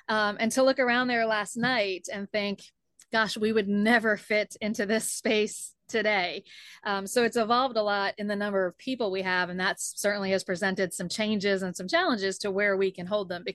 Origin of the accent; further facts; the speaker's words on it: Charleston, South Carolina, United States; Here, I'm here in Charleston, South Carolina, on the boat, which is my hometown.